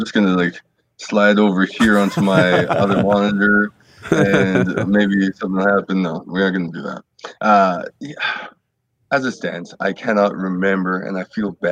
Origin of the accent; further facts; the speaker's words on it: Canada; I was also told that being a Canadian running back meant that they would have to make roster adjustments